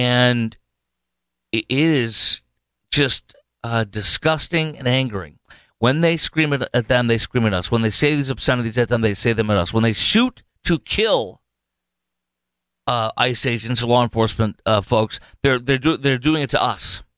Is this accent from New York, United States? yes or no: no; Chicago, Illinois, United States; It's in Chicago, which is my birthplace, my hometown.